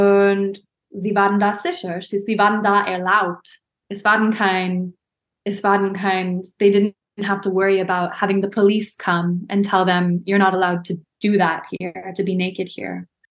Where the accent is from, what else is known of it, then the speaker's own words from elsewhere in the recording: California, United States; And I grew up also in Southern California, like Orange County, Los Angeles, where there's also a lot of plastic surgery.